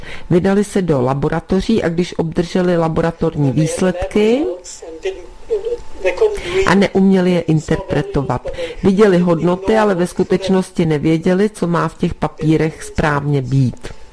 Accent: Germany; Czech is a second language; now in Czech Republic; Jak jste už slyšeli, pocházím z Německa

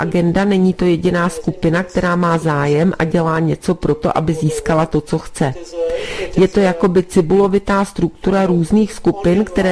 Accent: Germany; Czech is a second language; now in Czech Republic; Jak jste už slyšeli, pocházím z Německa

